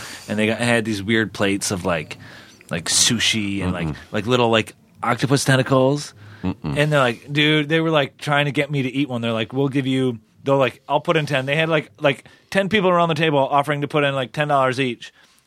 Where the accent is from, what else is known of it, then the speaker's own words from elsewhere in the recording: Midwest, United States; I mean, I'm from the Midwest, and we'll get to where you're from in a minute.